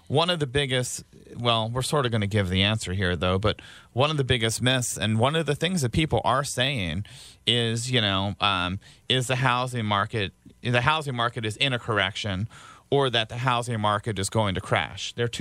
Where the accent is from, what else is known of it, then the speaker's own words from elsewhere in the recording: Baltimore, Maryland, United States; I grew up in Baltimore and I bought my first house here in Frederick. I ended up moving out to Carroll County because of affordability.